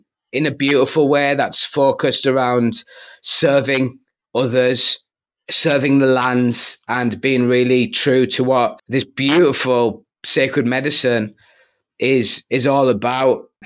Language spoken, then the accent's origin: English; Stockton-on-Tees, North East England, United Kingdom; moved away; I've been down south for many years, but I'm back. I'm in the north now. I'm in Stockton-on-Tees, so I'm back in my hometown where I left 20 years ago.